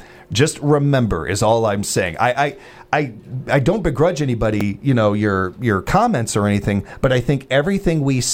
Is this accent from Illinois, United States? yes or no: yes; Chicago, Illinois, United States; also born or lived in Wisconsin; But as a Chicagoan, as a lifelong friend of that team and lover of that team, somebody who spent over 20 years in the, you know, Packer country and everything